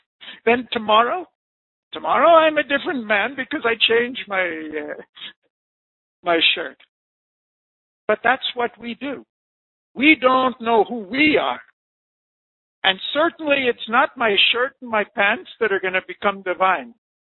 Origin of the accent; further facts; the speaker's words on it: California, United States; now in India; I'm an American from California who I came to India 40 years ago. I live in this place.